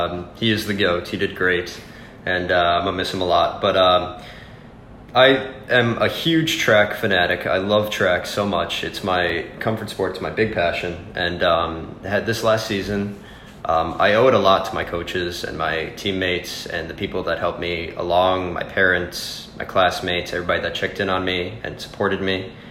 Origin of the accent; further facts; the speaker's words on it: Columbus, Wisconsin, United States; And I enjoy my hometown, which is Columbus, Wisconsin, and I did my freshman year there.